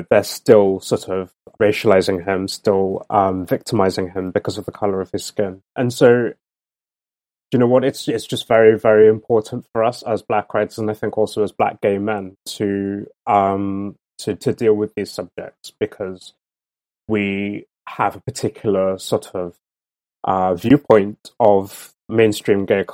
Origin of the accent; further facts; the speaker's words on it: United Kingdom; I'm British, obviously